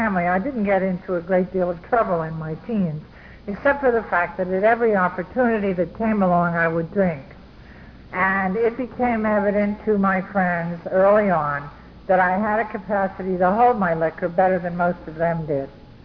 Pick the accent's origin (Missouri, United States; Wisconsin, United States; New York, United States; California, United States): New York, United States; Bronx; born there; now in Brooklyn, United States; I do live in Brooklyn now. I was born in the Bronx. I didn't take too much of a geographical, you can see. I come from a Bronx Irish Catholic family.